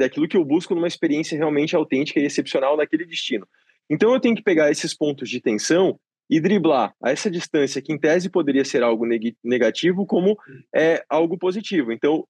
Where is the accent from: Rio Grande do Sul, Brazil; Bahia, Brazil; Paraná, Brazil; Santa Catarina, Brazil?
Santa Catarina, Brazil; Joinville; now in São Paulo, Brazil; Eu moro há 2 anos em São Paulo, mas sou natural de Joinville.